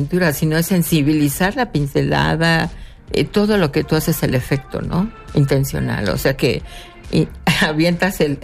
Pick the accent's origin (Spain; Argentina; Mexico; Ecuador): Mexico; Coyoacán, Mexico City; Sí, yo soy de Coyoacán, es un pueblito y lo cierran temprano, igual que San Ángel.